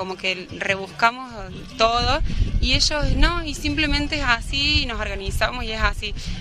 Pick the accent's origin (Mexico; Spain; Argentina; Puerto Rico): Argentina; vengo de Argentina y el encuentro hasta ahora me está sorprendiendo a cada minuto